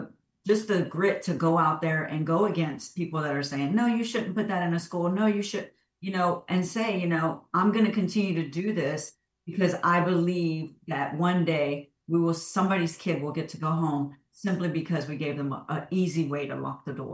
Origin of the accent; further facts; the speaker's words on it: Houston, Texas, United States; I grew up on the north side of Houston, and if anybody knows, that's, you know, not the best side of town to live on.